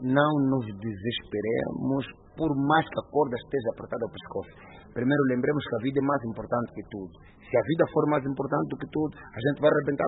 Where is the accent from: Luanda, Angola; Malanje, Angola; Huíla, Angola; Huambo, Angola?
Luanda, Angola; Cazenga; nasci no Kazenga, sou do Kazenga, mas eu vou fazer sucesso no que nasci.